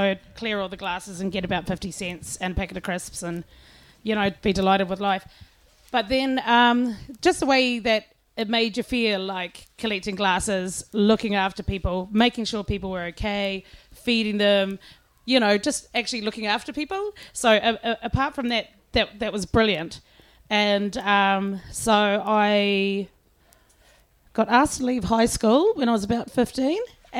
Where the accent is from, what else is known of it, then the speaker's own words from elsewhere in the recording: New Zealand; I grew up in New Zealand